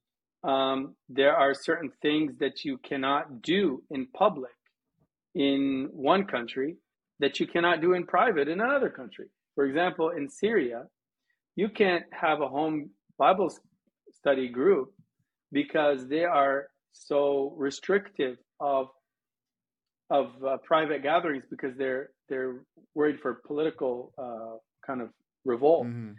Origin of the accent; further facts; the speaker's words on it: Colorado, United States; I'm half American, half Lebanese, but I grew up as a Westerner. I mean, I grew up in Colorado, mm-hmm. not speaking Arabic.